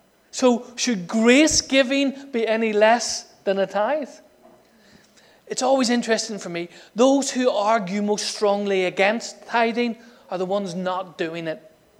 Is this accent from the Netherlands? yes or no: no; Ireland; I'm Irish, and I know we should pray, but what type of prayer?